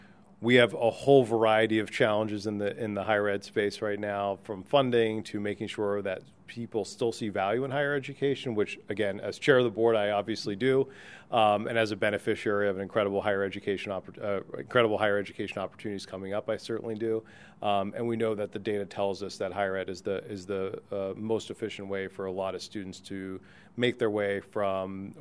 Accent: Pittsburgh, Pennsylvania, United States; I was sharing earlier that I grew up in Pittsburgh, spent a lot of time on campuses of this type, small liberal arts colleges in and around Pittsburgh.

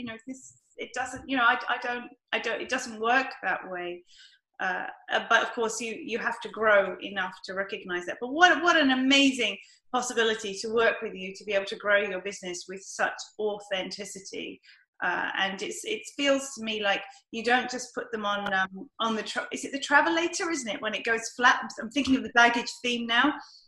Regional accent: United Kingdom; accent: British; In my lovely British accent.

